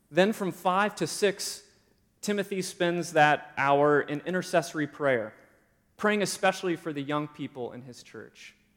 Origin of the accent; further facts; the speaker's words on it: Orange City, Iowa, United States; the New Yorker magazine published an article about my hometown, Orange City, Iowa.